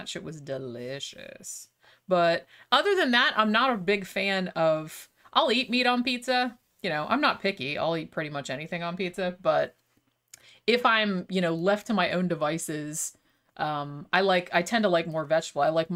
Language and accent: English; Daytona Beach, Florida, United States; we had this tiny little hole in the wall pizza joint near where we grew up in Daytona.